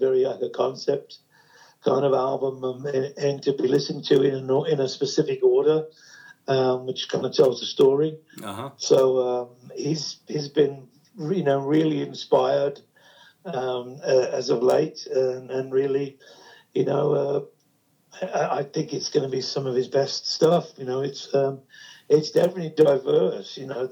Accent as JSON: {"language": "English", "region": "England", "country": "United Kingdom", "said": "So I mean, because I'm English, so I can be very half empty."}